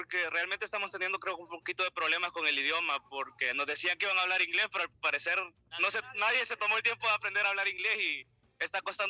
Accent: San Salvador, El Salvador; desde El Salvador, ahí por la Bernal, por el hospital militar.

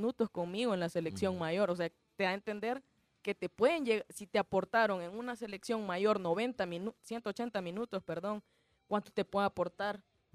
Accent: El Salvador; somos salvadoreños antes que cualquier otra cosa.

